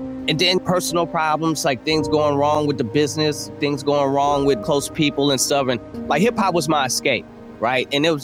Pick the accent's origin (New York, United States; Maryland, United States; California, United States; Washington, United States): California, United States; Oakland; And that's what it's like growing up in Oakland. You are in the streets if you're out here.